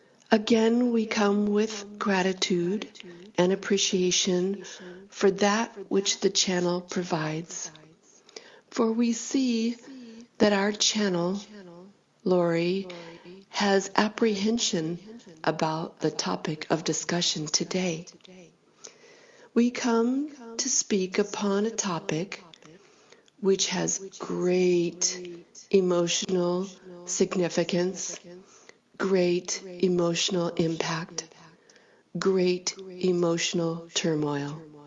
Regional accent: San Clemente, California, United States; I offer these services in my hometown actually, in San Clemente, California

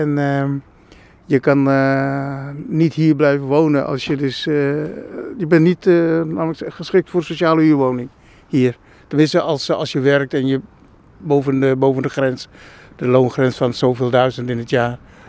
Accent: Schattenberg, Drenthe, Netherlands; moved away; Ik ben in Schattenberg opgevoed, of tenminste opgegroeid. Daar wonen al mijn vrienden.

